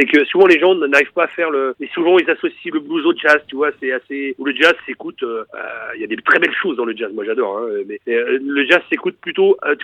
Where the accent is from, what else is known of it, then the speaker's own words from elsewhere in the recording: Normandy, France; also born or lived in Loire-Atlantique / Vienne / Vendée; j'ai vécu un grand moment de ma jeunesse, j'ai vécu dans le Calvados, donc moi que tu dois connaître, hein, j'habitais au Nez-sur-Redon.